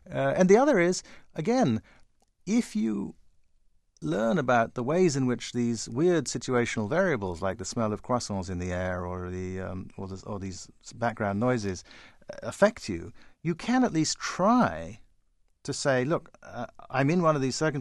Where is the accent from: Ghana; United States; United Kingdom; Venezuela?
Ghana; I admire enormously the work that Mother Teresa did to create the Mother Teresa homes, as one in my hometown in Ghana